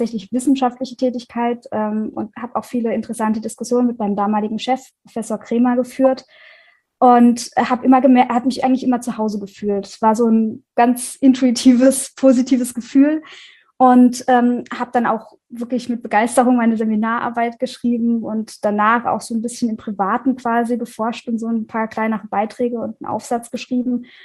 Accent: Rhineland-Palatinate, Germany; Ich komme aus der Pfalz

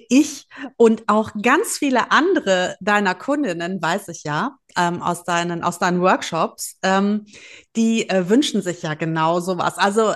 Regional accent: North Rhine-Westphalia, Germany; ich komme aus dem Ruhrpott

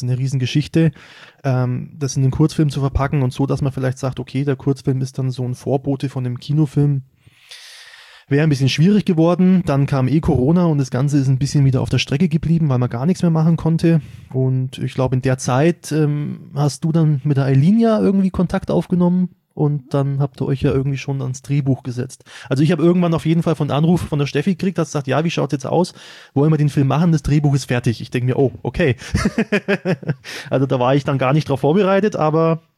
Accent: Schwabach, Bavaria, Germany; Also ich komme aus Schwabach

